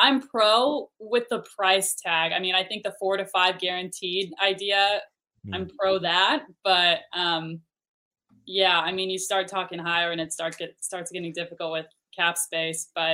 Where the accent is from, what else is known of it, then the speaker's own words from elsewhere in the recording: Kansas City, Kansas, United States; now in Topeka, United States; So I grew up in Kansas City, went to Shawnee Mission West, quick little Viking shout out.